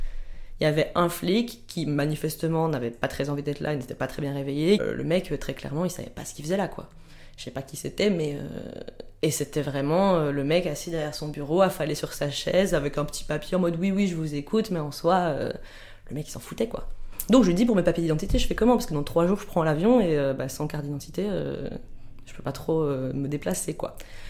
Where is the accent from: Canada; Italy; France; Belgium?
Belgium; Liège, Wallonia; now in Brussels, Belgium; j'ai 27 ans. Je viens de Liège, en Belgique, mais depuis quelques mois, j'habite à Bruxelles.